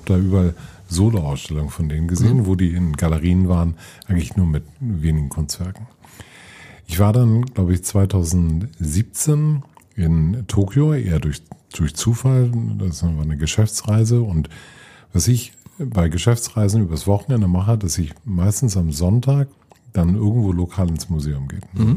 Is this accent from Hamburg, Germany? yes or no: yes; Hamburg, Germany; Ich bin Hamburger Jung